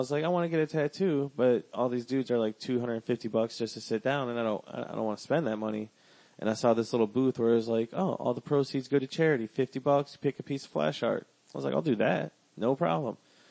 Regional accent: Wisconsin, United States; I'm from Wisconsin. There's no Pentecostals in Wisconsin.

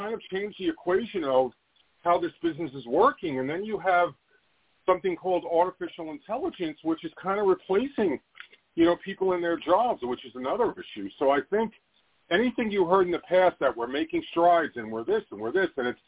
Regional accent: Queens, New York, United States; Fran was my neighbor growing up in Queens.

